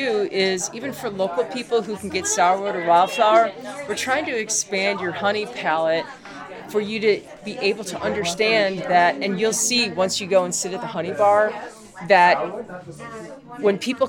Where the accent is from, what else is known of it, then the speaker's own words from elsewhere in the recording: Chicago, Illinois, United States; I was born and raised in Chicago.